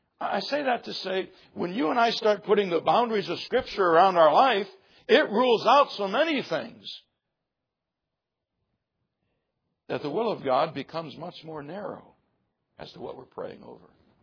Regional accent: Michigan, United States; Let my name go forward to be a pastor in what would be my hometown in Michigan.

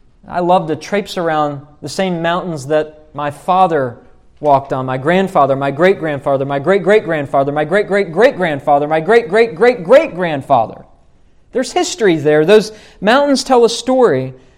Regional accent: West Virginia, United States; This is one of the things I love about going back to my home state of West Virginia.

